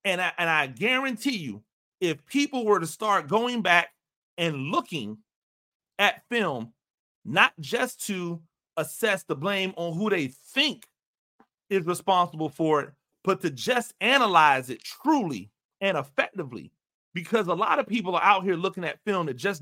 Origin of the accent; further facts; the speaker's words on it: Tampa, Florida, United States; I'm a Tampa Bay guy, right? I grew up in Tampa Bay. I grew up a Bucs fan.